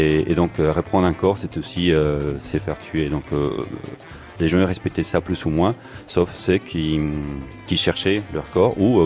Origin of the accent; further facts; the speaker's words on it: Colombia; now in Belgium; je suis colombien et belge. Mais j'ai grandi en Colombie. J'ai quitté la Colombie à la fin des années 90, je peux dire 90.